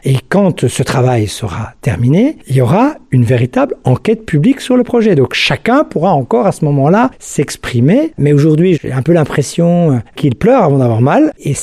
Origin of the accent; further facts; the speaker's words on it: Schirmeck, Grand Est, France; Moi, je suis un homme de la forêt, je viens de la vallée de la Bruche de Schirmeck. J'ai toujours été dans la forêt, gamin, etc. J'ai vécu beaucoup dans la forêt.